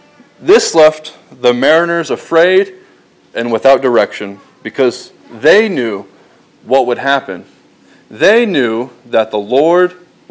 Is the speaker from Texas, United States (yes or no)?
yes; Corpus Christi, Texas, United States; Now, I'm originally from the coast. I'm from Corpus Christi.